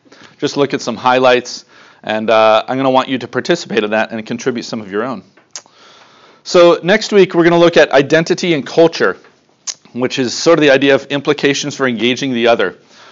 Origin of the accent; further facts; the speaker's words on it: Lynchburg, Virginia, United States; now in Yaoundé, Cameroon; We normally live in Yaoundé, Cameroon. We're really from Lynchburg.